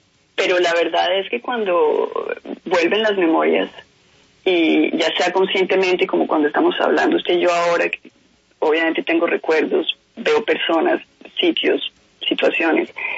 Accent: Colombia

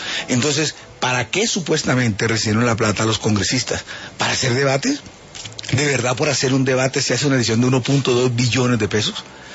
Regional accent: Colombia

